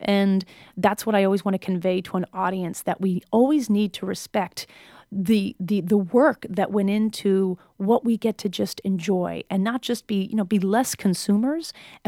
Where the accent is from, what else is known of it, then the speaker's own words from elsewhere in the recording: New Hampshire, United States; You know, I'm from New Hampshire, so that was my opinion.